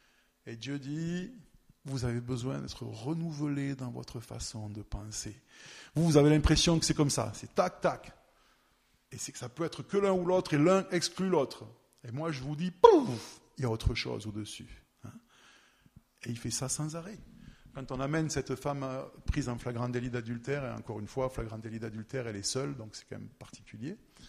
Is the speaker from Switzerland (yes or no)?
yes; Switzerland; j'ai grandi ici, en Suisse